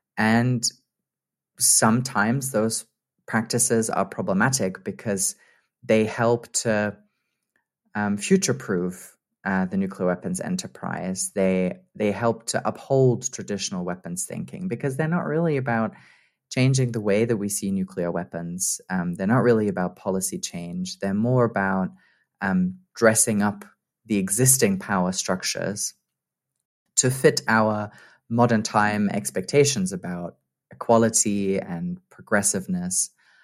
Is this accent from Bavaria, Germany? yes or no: no; Hettstedt, Saxony-Anhalt, Germany; moved away as an adult; also born or lived in Vienna; I grew up in a tiny town in eastern Germany called Hettstedt. I was born and raised there. And then... that's where I lived until I was 18 years old, and I went to university in Vienna, in Austria.